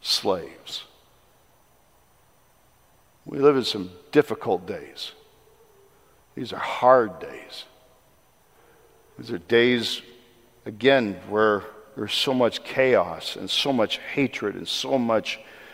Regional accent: United States; And the beauty of being an American is I have the opportunity within my constitutional government to voice my opinion

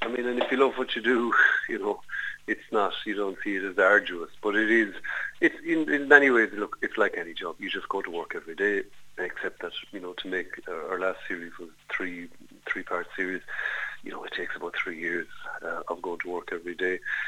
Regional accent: County Clare, Ireland; I'm from Clare, I live in Lahinch, and just love the ocean, the love of which I think came from my father

